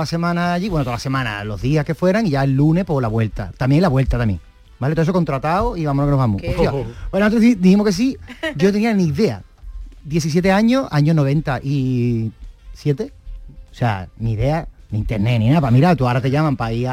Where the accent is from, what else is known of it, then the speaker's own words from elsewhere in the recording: Cádiz, Andalusia, Spain; nosotros somos de Cádiz, y entonces en Cádiz no nos tocaba